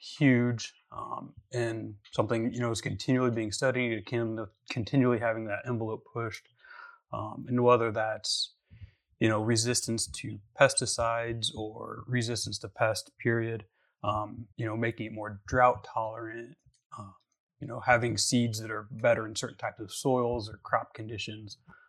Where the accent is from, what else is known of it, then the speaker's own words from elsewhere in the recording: Illinois, United States; Illinois. Yep.